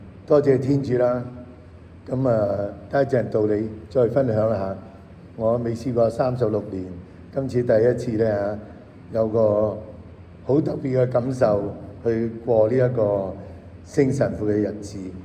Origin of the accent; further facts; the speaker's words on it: China; 我係一個中國人啦嚇。咁啊，我哋雖然因住唔同嘅理由咧相隔住啊，雖然我唔係住喺祖國裏頭啊，但係我嘅心咧，時時我覺得我係個中國人。